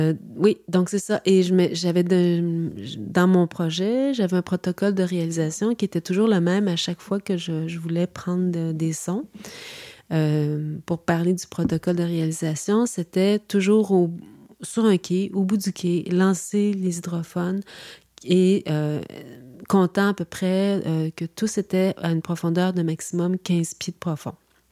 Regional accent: Montreal, Quebec, Canada; born there; Moi, je suis née à Montréal. Mon père est né en Gaspésie et il est né près de Percé.

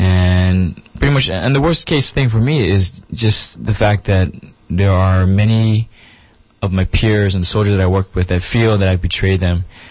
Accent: United States; As an American, we believe in certain principles according to our Constitution

